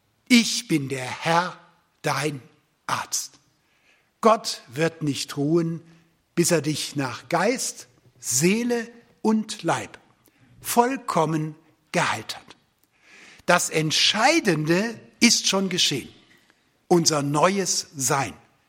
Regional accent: Rhineland, Germany; Ich komme aus dem Rheinland, ich sage sofort, ja.

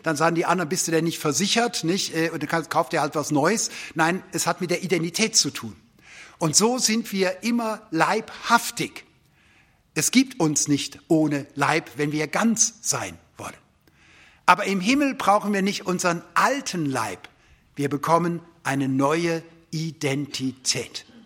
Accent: Rhineland, Germany; Ich komme aus dem Rheinland, ich sage sofort, ja.

